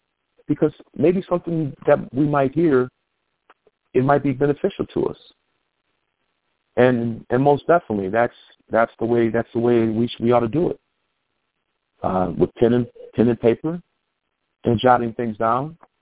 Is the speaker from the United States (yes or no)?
yes; Detroit, Michigan, United States; Oh, no. I'm from Detroit.